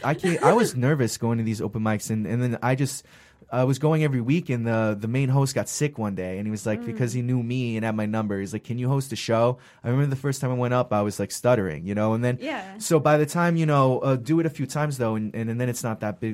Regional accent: New York, United States; also born or lived in Tennessee; I grew up in New York, but I lived in Tennessee for several years.

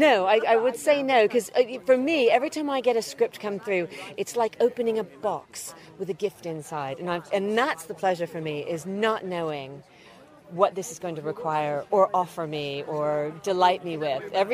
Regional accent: United States; I've been narrating audiobooks for 16 years. I'm an American.

